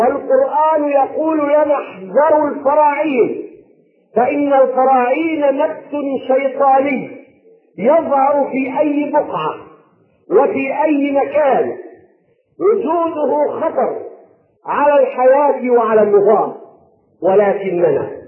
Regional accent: Egypt; وها نحن أبناء مصر

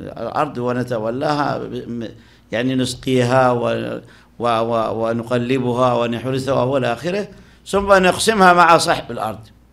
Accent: Sohag Governorate, Egypt; خاصة عندنا من الجنوب، جنوب الصعيد يعرفونها، هذه مركز البري، أنا محافظة سوهاج

